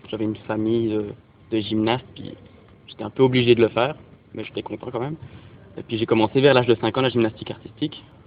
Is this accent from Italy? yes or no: no; Switzerland; j'ai 24 ans, je viens de Suisse